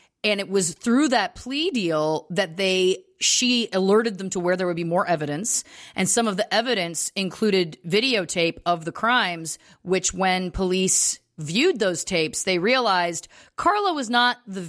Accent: Canada; this is obviously both of us growing up in Canada.

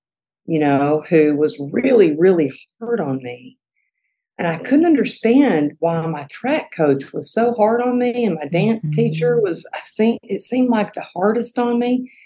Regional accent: Texas, United States; So I grew up in Texas, and I think it's real important to have mentors.

